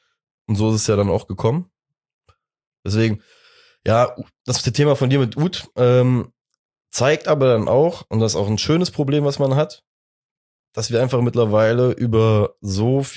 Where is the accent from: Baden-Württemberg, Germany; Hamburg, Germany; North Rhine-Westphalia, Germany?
North Rhine-Westphalia, Germany; Cologne; Klar, und als Kölner dann beim Derby halt vielleicht auf der Bank zu sitzen